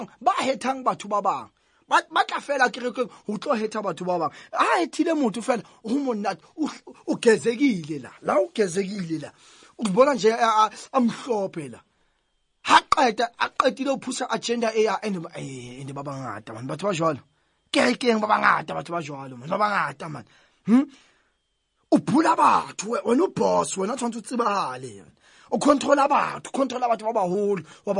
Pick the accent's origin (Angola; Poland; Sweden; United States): Angola; I'm from Angola. I'm from Angola.